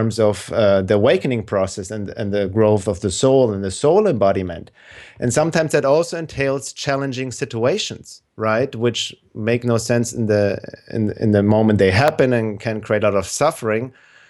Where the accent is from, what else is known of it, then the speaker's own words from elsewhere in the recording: Germany; moved away as an adult; now in United States; I came from Germany in the 90s to the US to study drums and percussion, play in bands.